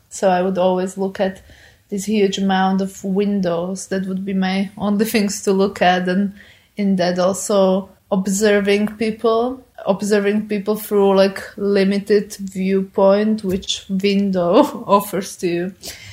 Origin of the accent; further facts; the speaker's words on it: Bratislava, Bratislava Region, Slovakia; I grew up in Slovakia. I'm from the capital city, Bratislava, but most of my childhood I grew up in this town, which is kind of on the outskirts of Bratislava. I grew up in this very usual housing estate.